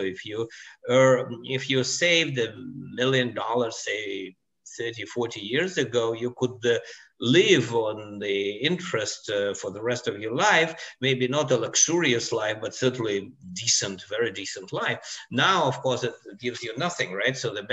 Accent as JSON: {"language": "English", "region": "Moscow", "country": "Russia", "tie": "born or raised there", "moved": "yes", "said": "but I was born and bred in Moscow, Russia, Soviet Union. I left, you know, a long time ago"}